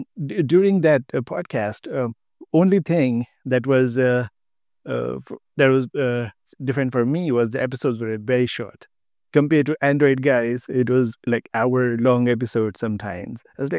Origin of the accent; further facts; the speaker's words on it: India; now in Estonia; I'm originally from India, but I have moved to Estonia over 4 years ago.